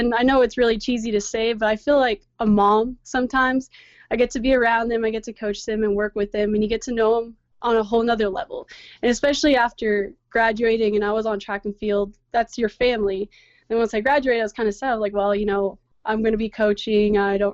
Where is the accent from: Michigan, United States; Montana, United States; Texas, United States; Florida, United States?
Texas, United States; San Antonio; I mean, I'm from San Antonio, but this is where I've like grown up.